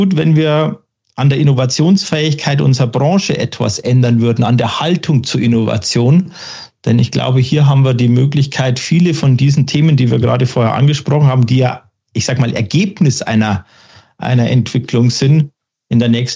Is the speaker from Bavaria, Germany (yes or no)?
yes; Munich, Bavaria, Germany; Ich komme aus München und da trinkt man dann doch eher mal ein Weißbier oder sowas.